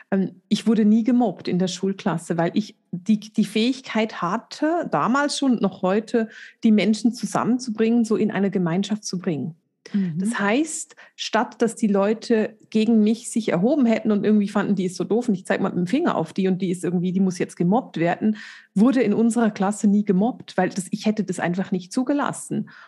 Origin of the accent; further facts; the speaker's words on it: Switzerland; weil ich bin in der Schweiz aufgewachsen. Ich bin Schweizerin